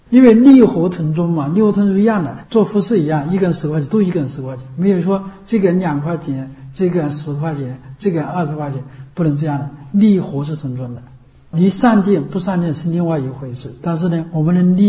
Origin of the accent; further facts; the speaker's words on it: China; 我们中国人这个样子的，就汉人就是这样的一个性质